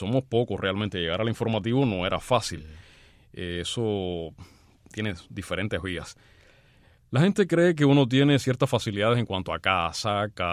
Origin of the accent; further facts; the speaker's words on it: Güira de Melena, Artemisa, Cuba; Soy natural de Guira de Melena, en la antigua provincia de La Habana, que ahora ya tiene otra división.